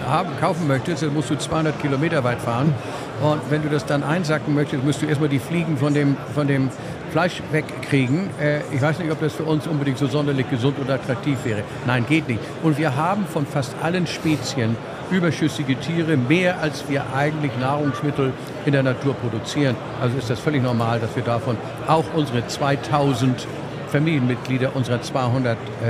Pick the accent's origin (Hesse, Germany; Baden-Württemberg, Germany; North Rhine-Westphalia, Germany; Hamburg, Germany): Hamburg, Germany; ich komme aus Hamburg, wird man wahrscheinlich auch hören, darf man auch. Hamburger Kaufmann, Hamburger Schifffahrtskaufmann